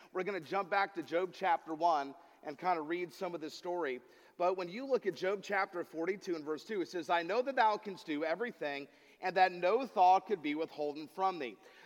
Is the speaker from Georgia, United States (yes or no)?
yes; Atlanta, Georgia, United States; And really, I'm not a Michael Jordan fan. I grew up in Atlanta. I like Dominique Wilkins.